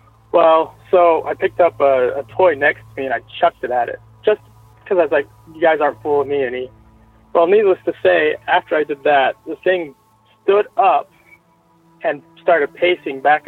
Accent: Spanish Fork, Utah, United States; My parents and I, when he lived in Spanish Fork, Utah. Sorry, I forgot to mention where I was from.

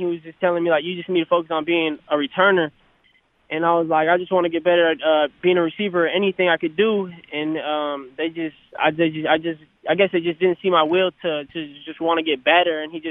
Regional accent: Michigan, United States; we grew up in Michigan with my dad, and he would take me down to Detroit

